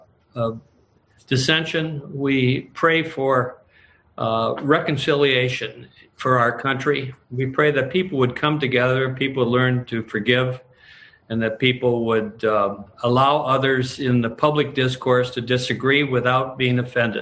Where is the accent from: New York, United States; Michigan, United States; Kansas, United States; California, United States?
Michigan, United States; Detroit; Well, I grew up on the Lower West Side of Detroit in an Irish neighborhood, and in a sense, it was a great upbringing.